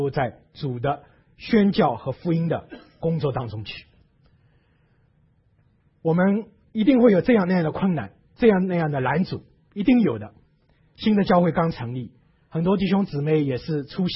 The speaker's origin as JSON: {"language": "Chinese", "country": "China", "said": "我们中国人常说滴水之恩要怎么样，要涌泉来相报"}